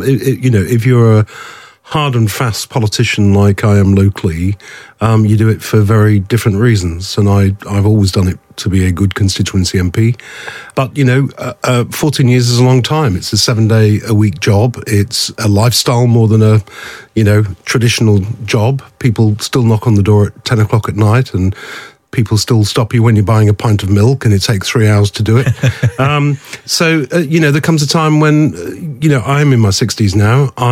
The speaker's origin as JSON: {"language": "English", "country": "Australia", "tie": "born or raised there", "said": "We did emigrate to Australia when I was 5. My family were £10 bombs. My dad was a boilermaker. My mum a seamstress. And they went to Australia to follow that dream."}